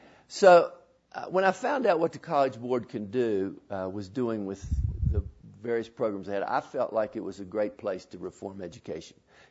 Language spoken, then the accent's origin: English; New York, United States; accent: New York; You probably are surprised that I didn't go to inner city New York schools with my accent.